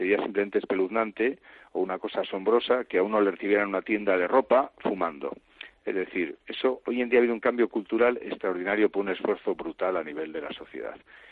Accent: Basque Country, Spain; Yo soy vasco y era impensable que no se fumara en los frontones

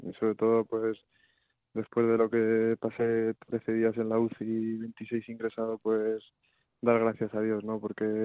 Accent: Madrid, Community of Madrid, Spain; como buen madrileño

